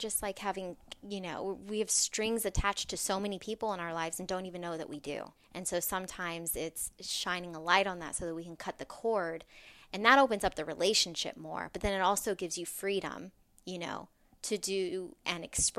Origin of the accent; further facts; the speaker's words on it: Las Vegas, Nevada, United States; I come from Las Vegas, so I was working in the casino industry